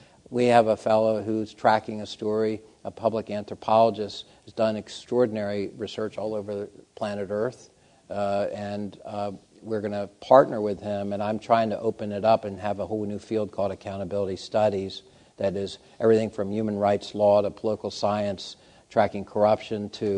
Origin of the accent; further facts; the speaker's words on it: Delaware, United States; I'm from Delaware. There's a couple other people from there.